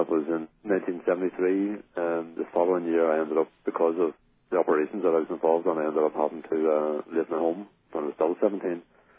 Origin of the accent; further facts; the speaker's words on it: Northern Ireland, United Kingdom; I grew up 20 minutes outside of Belfast, and then wasn't aware of anything at the time. It was early 60s